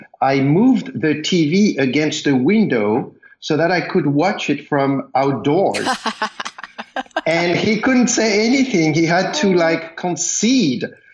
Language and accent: English; France; I grew up in France.